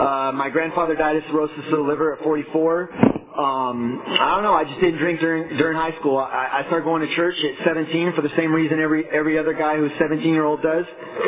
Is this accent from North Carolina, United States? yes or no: no; Fresno, California, United States; My story is that I grew up over here in Fresno.